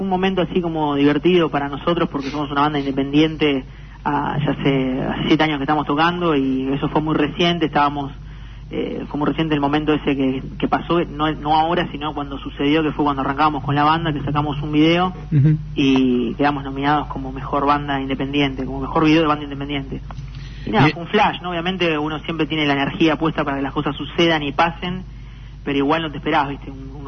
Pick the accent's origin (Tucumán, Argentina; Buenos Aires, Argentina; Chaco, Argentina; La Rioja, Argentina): Buenos Aires, Argentina; porque nosotros somos de Capital Federal y venimos haciendo giras durante todo el mes.